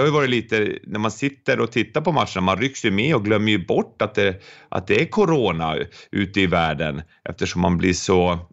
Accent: Boden, Norrbotten County, Sweden; Jag är ju norrbottning uppe i Boden och man åkte ner till Modokuppen, 40 mil i buss.

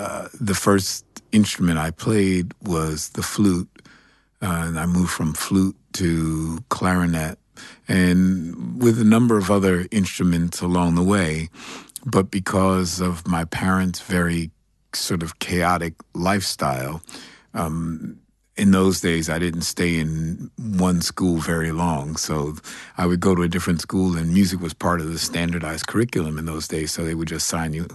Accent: New York City, New York, United States; I grew up here in New York City. I'm a Greenwich Village kid.

